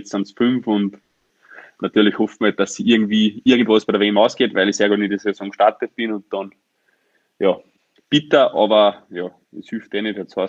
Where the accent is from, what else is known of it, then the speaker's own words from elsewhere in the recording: Styria, Austria; da war ein steirisches Kinderrennen. Und sie haben mich gefragt, natürlich, weil es in meiner Heimat ist